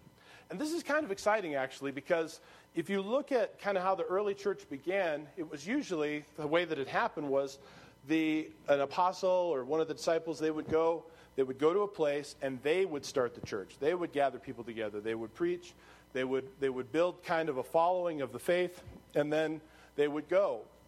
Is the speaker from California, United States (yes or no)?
yes; California, United States; And I have to say that because I'm from California.